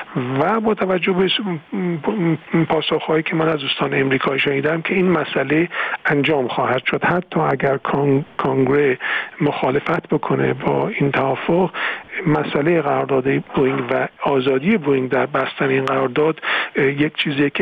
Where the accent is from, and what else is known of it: Iran